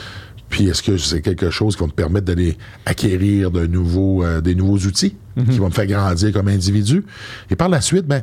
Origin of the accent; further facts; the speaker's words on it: Sainte-Anne-de-Portneuf, Quebec, Canada; Je viens de la Côte-Nord, Saint-Anne-de-Portneuf, un petit village sur la Côte-Nord.